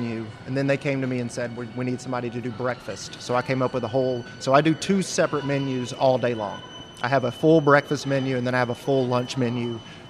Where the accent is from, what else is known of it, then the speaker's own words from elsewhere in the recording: West Monroe, Louisiana, United States; I started when I was about 15, small family place up in my hometown of West Monroe